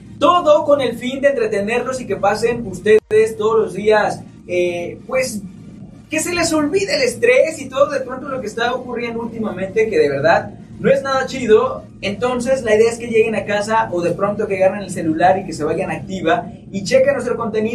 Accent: Colima, Mexico; Nosotros somos de Colima.

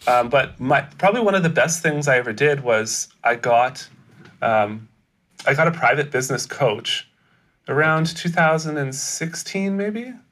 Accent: Canada; you know I'm born in Canada. Born in Canada, great parents. You know, not a lot of like hardships growing up.

